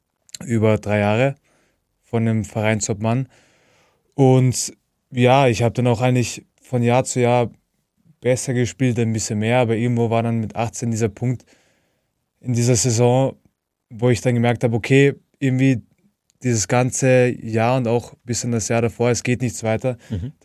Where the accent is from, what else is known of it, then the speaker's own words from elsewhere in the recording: Graz, Styria, Austria; eigentlich Graz ist meine Heimatstadt